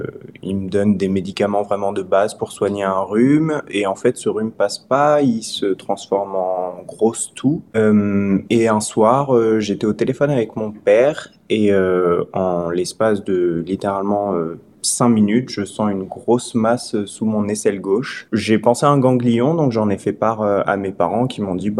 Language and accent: French; France; moved away; Je suis français de base. J'ai toujours grandi en France et ça va faire 2 ans maintenant que je suis parti.